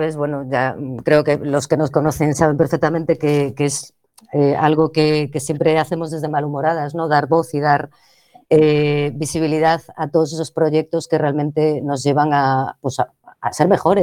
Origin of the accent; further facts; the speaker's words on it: Marín, Galicia, Spain; Y luego, Andrea Núñez, de Marín, de mi tierra.